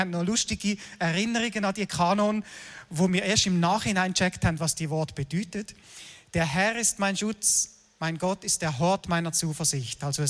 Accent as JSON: {"language": "German", "town": "Winterthur", "region": "Zurich", "country": "Switzerland", "tie": "born there", "said": "Am 7. Januar 1964 bin ich geboren in Winterthur."}